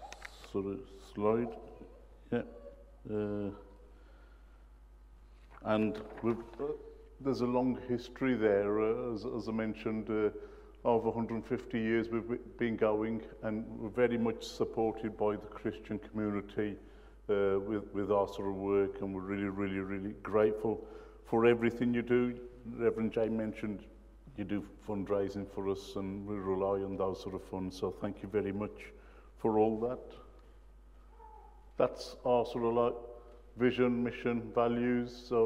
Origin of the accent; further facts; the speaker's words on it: Warsaw, Masovian Voivodeship, Poland; English is a second language; now in United Kingdom; As you can tell by my accent, it's not a nice accent like you local people here. I'm Warsaw born and bred